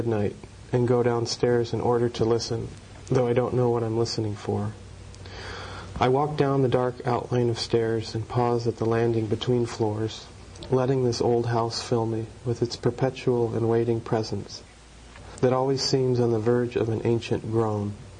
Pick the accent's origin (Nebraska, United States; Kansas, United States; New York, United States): Nebraska, United States; I had to reckon with growing up in Nebraska somehow